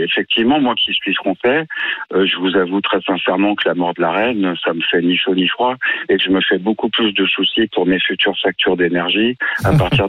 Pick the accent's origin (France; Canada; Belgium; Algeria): France; also born or lived in United Kingdom; moi, je suis français, je suis pas britannique, même si oui, j'ai vécu depuis très longtemps. Malgré tout, je suis français